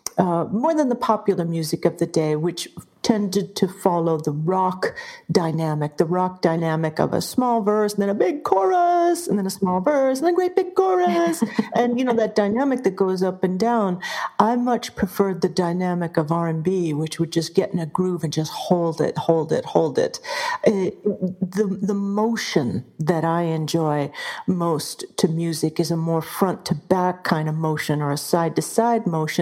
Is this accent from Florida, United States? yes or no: no; Anaheim, California, United States; Being a little kid in Southern California, I grew up in Anaheim, literally right next door to Disneyland.